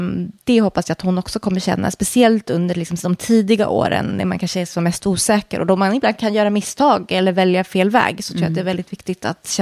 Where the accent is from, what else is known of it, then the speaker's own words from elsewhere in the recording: Sweden; jag ändå är född och uppväxt i Sverige